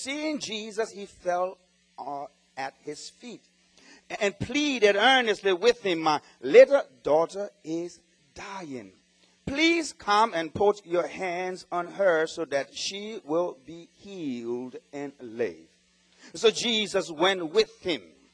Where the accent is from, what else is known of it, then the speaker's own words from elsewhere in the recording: Liberia; We grew up together in Liberia, she and her husband.